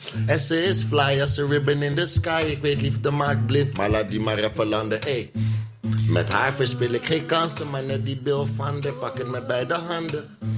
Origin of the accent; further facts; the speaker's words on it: Netherlands; Ik denk dat wij als Nederlanders... een van de weinigen zijn die echt goed Engels kunnen.